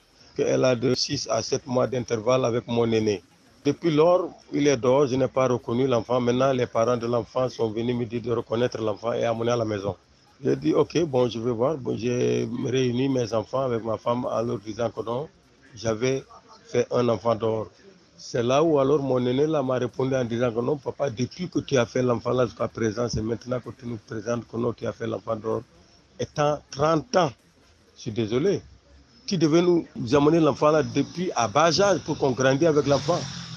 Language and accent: French; Côte d’Ivoire; je suis ivoirien.